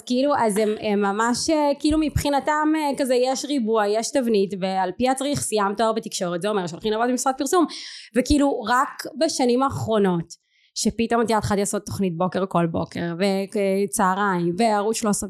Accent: Ramat Efal, Tel Aviv District, Israel; גדלתי ברמת אפל עד גיל 14 ואז רמת השרון

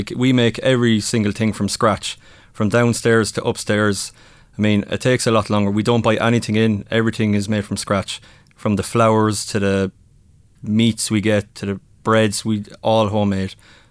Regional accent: Kilkenny, Leinster, Ireland; Like, I'm from Kilkenny originally.

